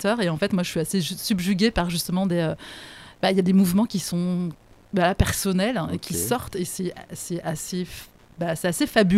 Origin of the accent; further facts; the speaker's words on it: Île-de-France, France; Alors moi, je viens plutôt de l'Île-de-France.